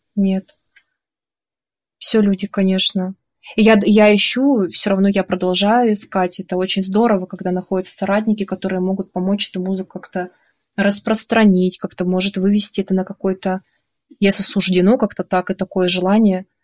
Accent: Norilsk, Krasnoyarsk Krai, Russia; also born or lived in Yekaterinburg; now in Saint Petersburg, Russia; Я так вот путешествую. Сама я из Норильска.

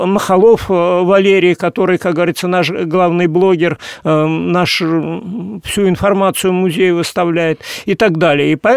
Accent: Gavrilov Posad, Ivanovo Oblast, Russia; Да, я уроженец этих мест, по крайней мере, как минимум 250 лет мои предки жили.

